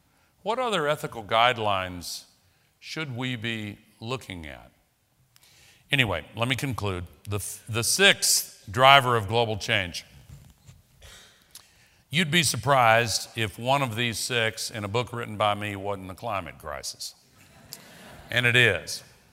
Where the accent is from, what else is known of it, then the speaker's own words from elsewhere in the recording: the South, United States; Now, I'm from the South. We have something called kudzu there.